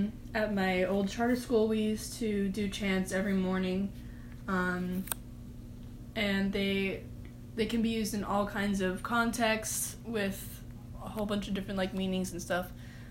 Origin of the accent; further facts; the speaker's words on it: Waimea, Hawaii, United States; I'm a 20 from Waimea on the Big Island of Hawaii.